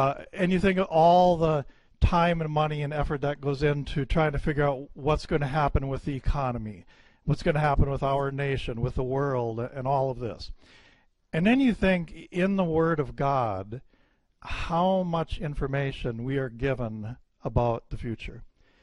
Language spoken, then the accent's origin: English; Wisconsin, United States; accent: Wisconsin; I hope you don't have any trouble with my Wisconsin accent.